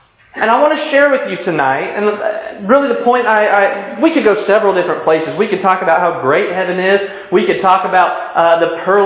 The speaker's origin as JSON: {"language": "English", "region": "the South", "country": "United States", "said": "Oh, there's that y'all that came out. Did you hear it? I'm a Southerner. It's okay. I can say it."}